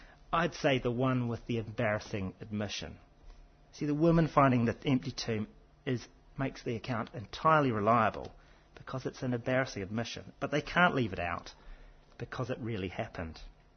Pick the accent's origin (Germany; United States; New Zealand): New Zealand; Blenheim, Marlborough; buried, say, in the vineyards of my hometown, Blenheim in New Zealand